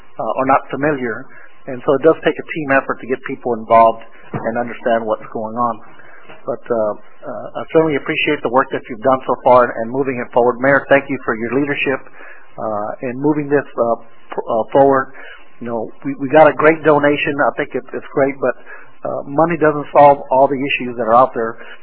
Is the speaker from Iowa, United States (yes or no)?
no; Dallas, Texas, United States; I will tell you that as a child growing up in West Dallas, I didn't go to the center, and it was only two blocks away